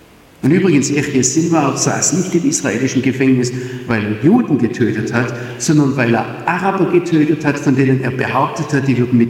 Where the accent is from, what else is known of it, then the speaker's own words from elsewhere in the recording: Germany; Bei uns in Deutschland gab es sowas, glaube ich, nur in der DDR.